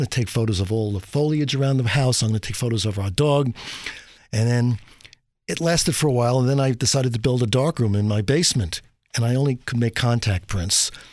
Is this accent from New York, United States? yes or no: yes; Queens, New York, United States; Well, actually, I grew up in Queens. I lived in Queens till I was six